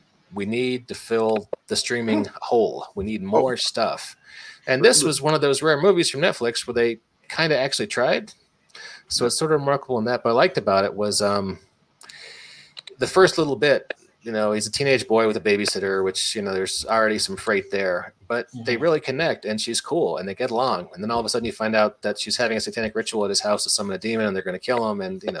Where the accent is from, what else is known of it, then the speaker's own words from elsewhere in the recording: Indiana, United States; I grew up in Indiana, and by comparison, Kansas is like the Paris of the prairie.